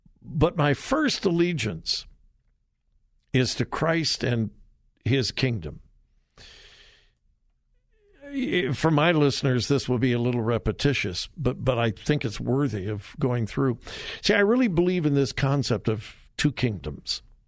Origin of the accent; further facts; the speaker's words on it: United States; Every time I come back to America, I just, thank you, Lord, that I am an American.